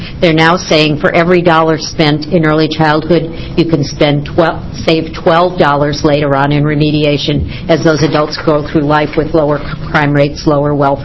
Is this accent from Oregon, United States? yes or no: yes; Eugene, Oregon, United States; I'm from Eugene, and actually, Senator Walker, you are my senator.